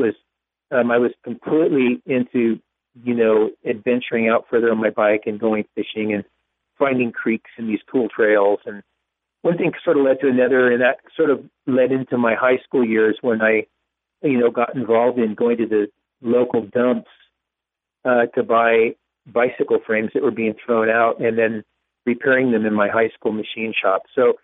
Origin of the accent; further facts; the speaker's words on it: Tamalpais Valley, California, United States; Well, I grew up in Tamalpais Valley, which is at the base of Mount Tamalpais.